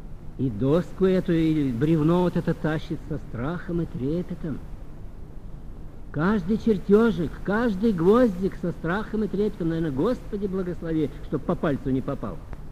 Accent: Samara, Samara Oblast, Russia; ну, в нашей местности, там вот, я сам из Самары.

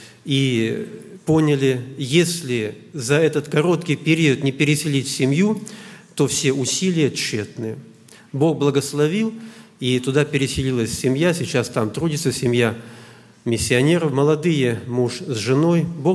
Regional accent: Siberia, Russia; мы тоже из Сибири здесь присутствуем

